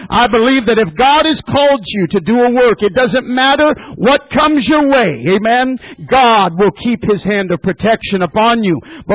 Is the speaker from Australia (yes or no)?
no; Manchester, New Hampshire, United States; My home church up in New Hampshire, we're from Manchester, New Hampshire.